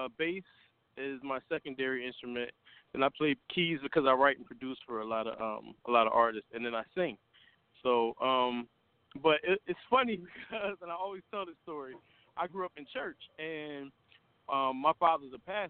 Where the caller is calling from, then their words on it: Philadelphia, Pennsylvania, United States; So I'm calling from Philadelphia, which is freezing like I don't know what today